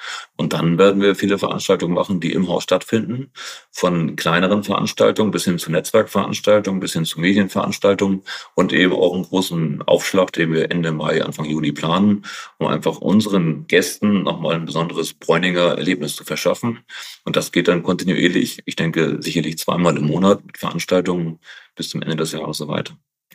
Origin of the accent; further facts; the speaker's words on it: Kiel, Schleswig-Holstein, Germany; Und ich komme selbst aus Kiel.